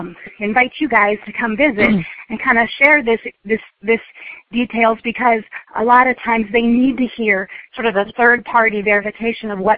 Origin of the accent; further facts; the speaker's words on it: California, United States; I'm from San Bernardino County here in California